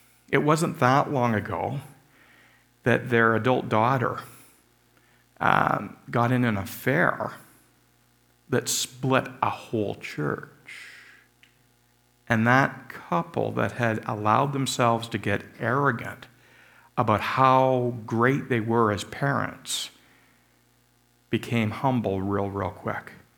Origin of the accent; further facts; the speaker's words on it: Canada; to me, I'm a Canadian. I'm in Canada. I live in the London area.